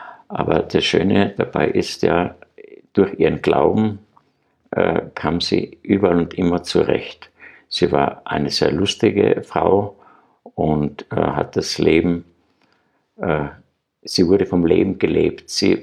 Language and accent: German; Graz, Styria, Austria; ich bin ja ein Grazer, ich war ein Stadtkind